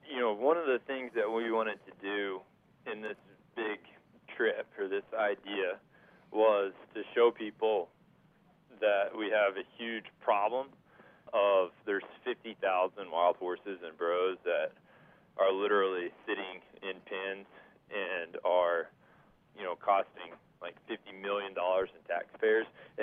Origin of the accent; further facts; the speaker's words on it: Amarillo, Texas, United States; No, I grew up in Amarillo, Texas, which is horse country